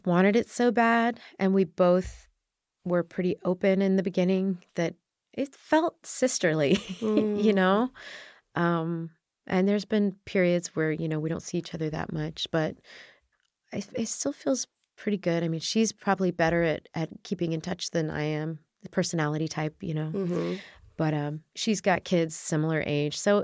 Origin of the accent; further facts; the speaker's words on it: Texas, United States; and I grew up in Texas, and I had a really nice childhood with my mom